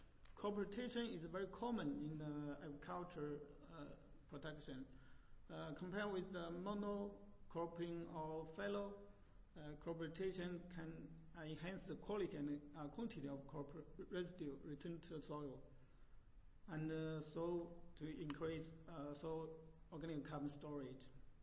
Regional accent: China; I'm from China.

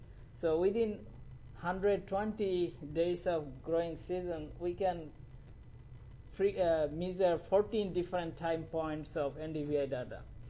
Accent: Bangladesh; I'm from Kansas State University and originally from Bangladesh.

